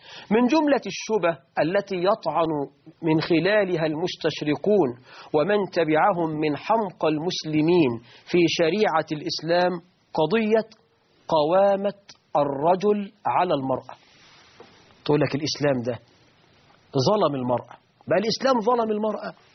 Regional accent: Egypt; فين مشكلة العنوسة وإحنا عندنا في مصر 12 مليون عانس تخطوا سن 35.

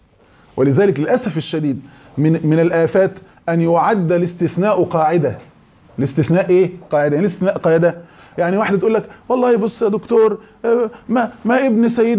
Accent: Egypt; انا بحكي لكم عن النظام الانجليزي اللي هو عندنا في مصر

